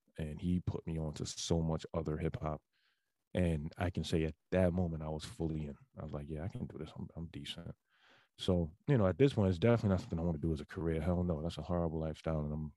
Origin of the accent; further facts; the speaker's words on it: Bronx, New York, United States; So I'm an 80s baby. I grew up in the Bronx, born and raised in the Bronx.